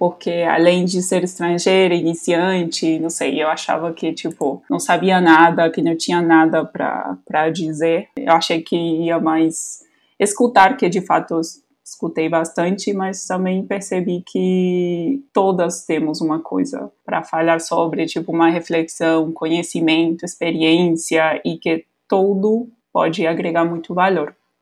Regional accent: Argentina; Portuguese is a second language; now in Brazil; eu sou argentina, eu tenho um sotaque diferente, mas eu sou mineira de coração. Eu sou professora de espanhol e nômade digital e eu moro aqui no Brasil há 7 anos.

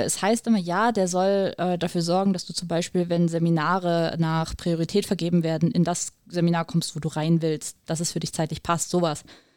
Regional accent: Germany; Wir sind Deutsche, wir laufen mit Scheuklappen durch die Gegend.

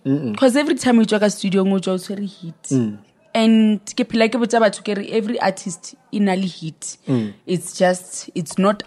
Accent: Lebakgomo, Limpopo, South Africa; So, yeah, I was raised in Lebakgomo, and I started doing music.

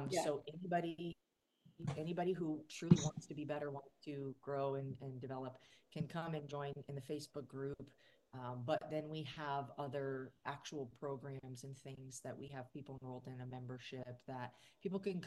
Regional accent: Portland, Oregon, United States; I lived in Portland, Oregon, where I grew up.

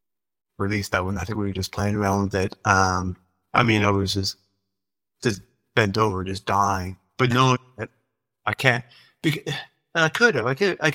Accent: Canada; as I say, I'm from Canada, and thanks to the internet, I can listen to baseball games on my phone

